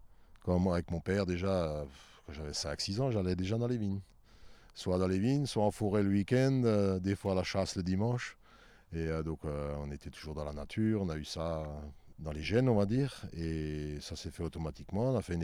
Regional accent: Kientzheim, Grand Est, France; now in Wettolsheim, France; nous, on est de Wettolsheim, mais originaire, on vient de Kinsheim, à côté de Kaisberg.

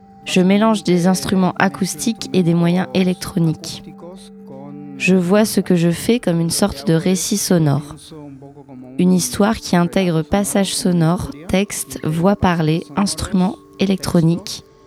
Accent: Buenos Aires, Argentina; je suis musicien et artiste sonore. Je viens de Buenos Aires en Argentine.

